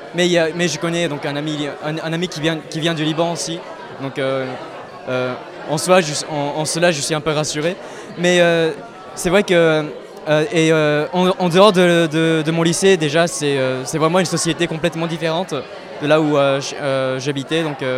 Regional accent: Tokyo, Japan; French is a second language; donc je viens de Tokyo, donc du lycée français international de Tokyo au Japon.

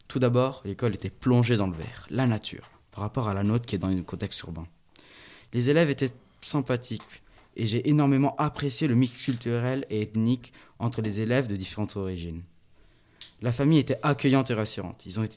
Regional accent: Milan, Lombardy, Italy; Bonjour, je viens de Milan

